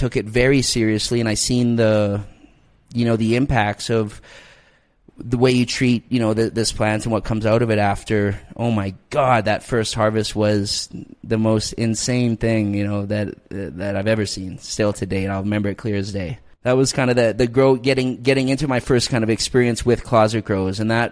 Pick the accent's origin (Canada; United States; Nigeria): Canada; But no, originally Canadian at heart, absolutely, you know, love it. I think a lot of people notice I'm Canadian when they start hearing me talking.